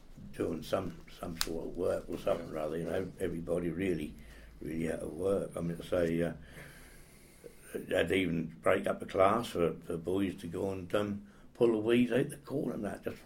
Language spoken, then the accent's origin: English; Cambridge, East of England, United Kingdom; Yeah, yeah. I was from Cambridge, you know, and I don't talk about it too much.